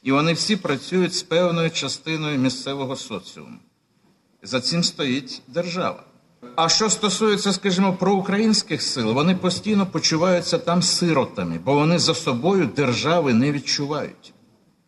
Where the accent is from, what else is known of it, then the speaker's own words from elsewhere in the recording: Sevastopol, Crimea, Ukraine; І, наприклад, на моїй малій батьківщині в Криму, в Севастополі таких людей дуже багато.